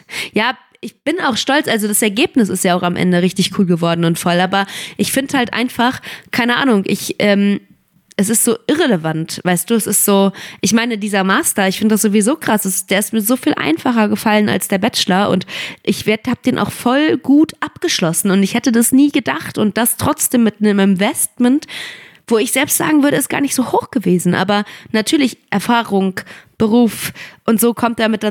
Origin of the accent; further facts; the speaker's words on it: Rhineland, Germany; ob ich als Rheinländerin nehme die Zeit für dich